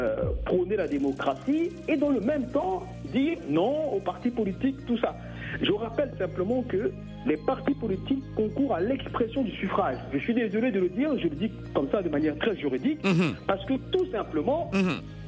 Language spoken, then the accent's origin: French; Central African Republic; Moi, je viens de la Centrafrique, et vous savez très bien ce qui s'est passé dans ce pays.